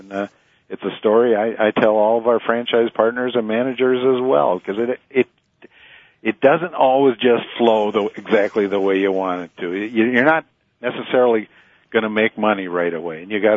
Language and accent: English; Sauk City, Wisconsin, United States; also born or lived in Prairie du Sac; I'm from Sauk City and Prairie du Sac. You know, I'm surrounded by the ag community.